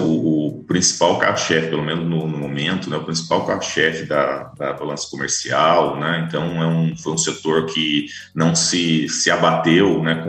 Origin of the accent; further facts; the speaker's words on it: Taubaté, São Paulo, Brazil; E na minha região, né, eu sou de Taubaté, o mais forte lá é gado de leite.